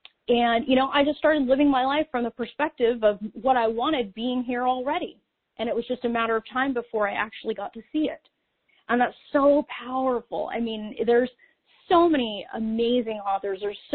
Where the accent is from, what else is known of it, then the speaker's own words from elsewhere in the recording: California, United States; Yes, I'm from California, so I'm biased.